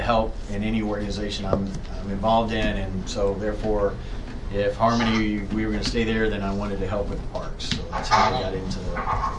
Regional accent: Texas, United States; moved away; I was born and raised in Texas and left it. Heard there was another 49 states outside of Texas.

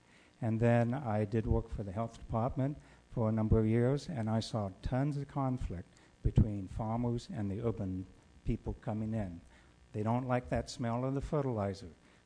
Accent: California, United States; also born or lived in Oregon; I grew up in California. I lived in Oregon and worked for the Washington County there for quite a few years, and now I'm up here

